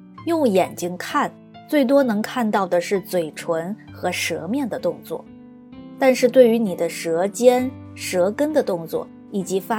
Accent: Fujian, China; 作为来自普通话重灾区的福建人，我是怎么拿到一级甲等的

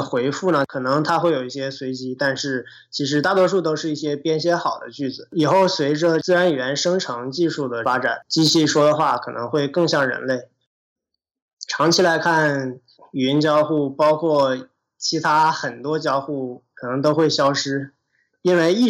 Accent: Northeast China, China; 我出生在东北，然后在东北长大，在东北呢就有一些很特殊的需求，比如说东北冬天特别冷，

